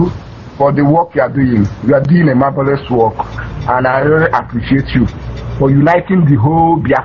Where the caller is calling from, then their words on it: Malaysia; I'm calling from Malaysia.